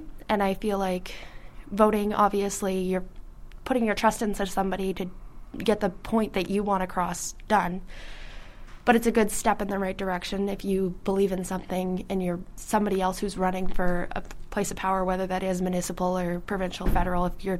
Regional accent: Sackville, New Brunswick, Canada; I grew up in Sackville. I'm 18 years old.

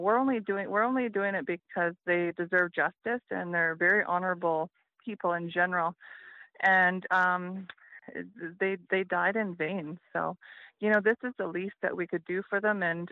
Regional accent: Prince Rupert, British Columbia, Canada; I'm from Prince Rupert.

